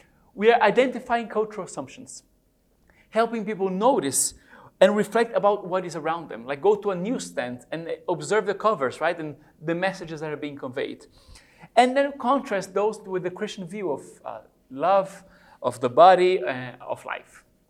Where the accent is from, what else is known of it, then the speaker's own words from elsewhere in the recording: São Paulo, Brazil; also born or lived in Rome; I grew up in Brazil, São Paulo, Brazil.